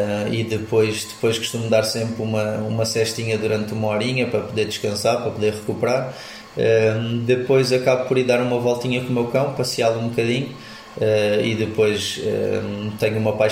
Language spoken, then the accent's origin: Portuguese; Portugal; born there; Eu nasci em Portugal e o meu pai também nasceu em Portugal, se não me engano, mas depois esteve lá muito tempo e a família toda do meu pai é de lá.